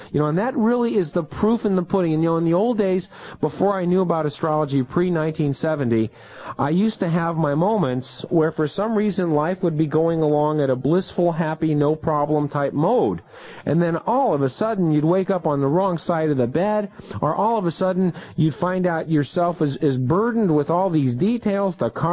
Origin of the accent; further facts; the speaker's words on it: Missouri, United States; because I am from Missouri, the show me state